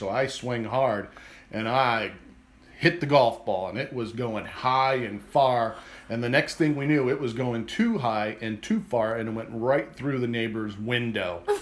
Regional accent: Maple Heights, Ohio, United States; I just told you that we grew up in Maple Heights

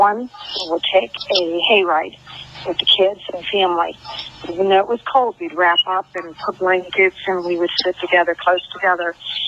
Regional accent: Chippewa, Ohio, United States; now in Florida, United States; I grew up in Chippewa, Ohio.

